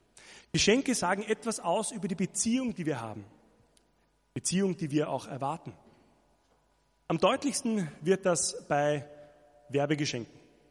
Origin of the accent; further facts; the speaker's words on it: Austria; Ich bin ja Österreicher, da ist ja alles ganz anders.